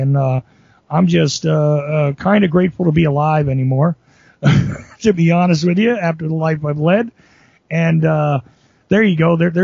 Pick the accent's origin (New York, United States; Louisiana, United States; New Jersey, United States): New Jersey, United States; Well, I'm a kid from Jersey, you know, not so much a kid anymore because I'm 47 now.